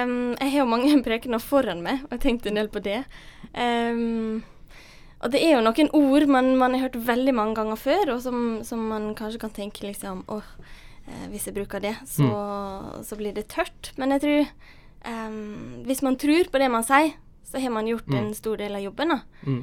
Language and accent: Norwegian; Møre og Romsdal, Norway; Jeg har vært hjemme på Sunnmøre i påska.